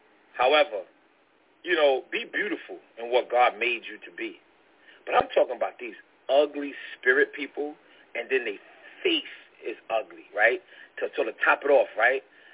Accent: Brooklyn, New York, United States; Because let me tell y'all something. I'm from Brooklyn, y'all.

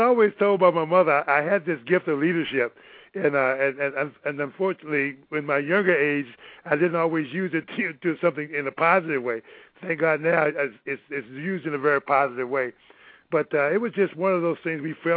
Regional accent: Texas, United States; growing up in Southwest Texas in the 60s was totally segregated.

